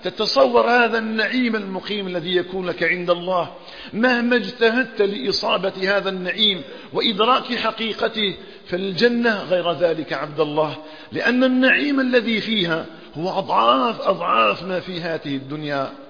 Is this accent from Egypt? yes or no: no; Algeria; اللهم اجعل بلدنا الجزائر آمنا مطمئنا